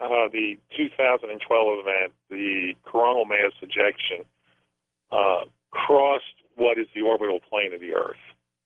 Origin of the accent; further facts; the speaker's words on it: North Carolina, United States; And several states now are finally starting to make some movement, my home state here of North Carolina being one of them.